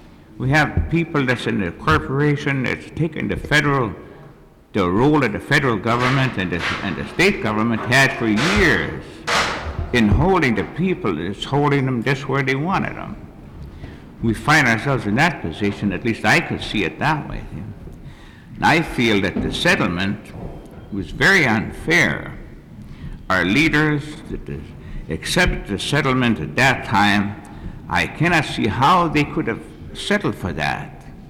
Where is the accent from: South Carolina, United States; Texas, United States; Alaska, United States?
Alaska, United States; Holy Cross; I'm originally from Holy Cross.